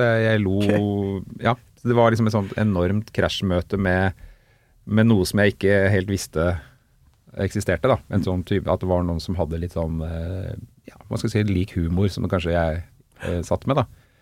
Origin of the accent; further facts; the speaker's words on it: Oslo, Norway; Men på Bogerud der jeg vokste opp, så var det jo utover på 80-tallet